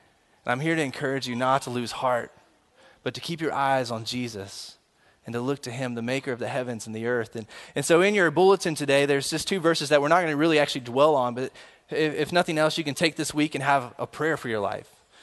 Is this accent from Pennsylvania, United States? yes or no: no; Memphis, Tennessee, United States; So I grew up in Memphis, Tennessee.